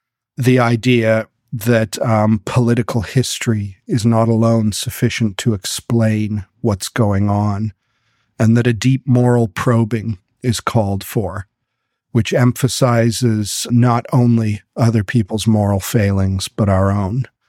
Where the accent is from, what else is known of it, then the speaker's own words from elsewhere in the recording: Oklahoma City, Oklahoma, United States; There are a bunch of them in America, including my hometown and Eric's hometown of Oklahoma City, where more streets are numbered than they are named.